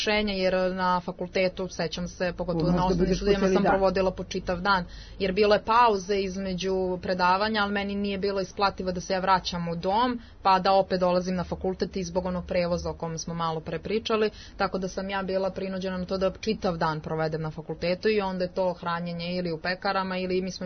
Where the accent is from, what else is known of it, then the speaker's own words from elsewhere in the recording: Bor, Bor District, Serbia; now in Belgrade, Serbia; Ja sam, da, rodom iz Bora, sad trenutno živim u studentskom domu, jer sam na master studijama na pravnom fakultetu.